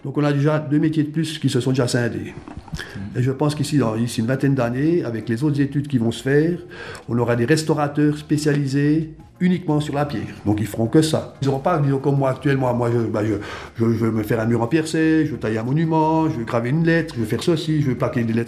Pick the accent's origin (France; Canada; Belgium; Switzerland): Switzerland; je suis suisse